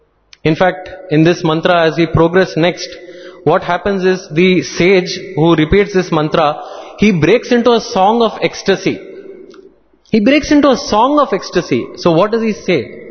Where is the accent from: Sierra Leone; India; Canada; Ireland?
India; first language Kannada; English is a second language; You know, my native tongue is Kannada, so, and most people over here, they speak Telugu.